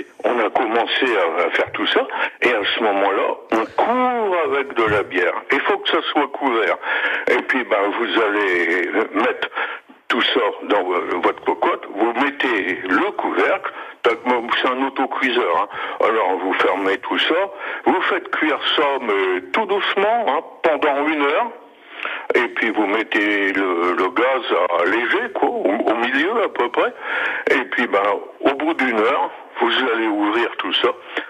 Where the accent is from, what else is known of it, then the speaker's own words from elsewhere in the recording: Hirsch, Grand Est, France; now in Picardie, France; quand j'arrive là-bas à Hirsch, donc qui était mon village natal